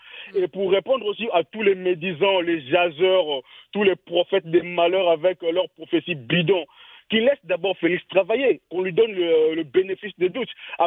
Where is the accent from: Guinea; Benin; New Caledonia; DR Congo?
DR Congo; born there; Moi, je suis né au Zaïre, dans des Mobutu.